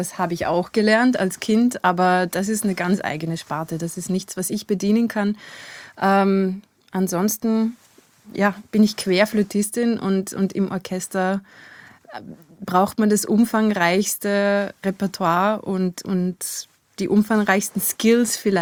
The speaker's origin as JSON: {"language": "German", "region": "Upper Austria", "country": "Austria", "said": "Ich bin Oberösterreicher."}